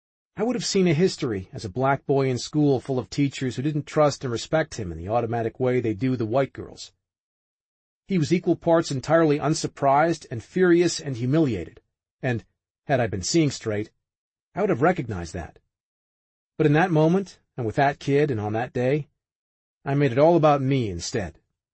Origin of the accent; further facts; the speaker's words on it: Midwest, United States; I'm from the Midwest, where we say sorry for asking for water at restaurants